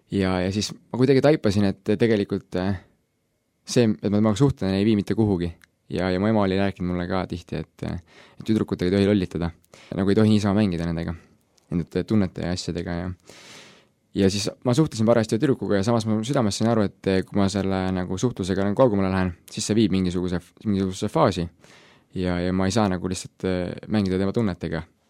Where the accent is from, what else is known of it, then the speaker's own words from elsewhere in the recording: Tartu, Tartu County, Estonia; now in Tallinn, Estonia; Ma olen 19-aastane noormees , kaugema kandi inimestele ma ütlen , et ma tulen Tartust . Nii on kõige lihtsam aru saada , kust ma pärit olen . Ja praegult olen ma Tallinnas , tulin siia õppima Next Step piiblikooli aastaks .